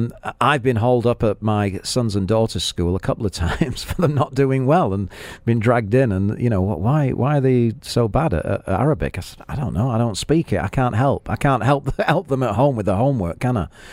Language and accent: English; England, United Kingdom; When I was growing up in England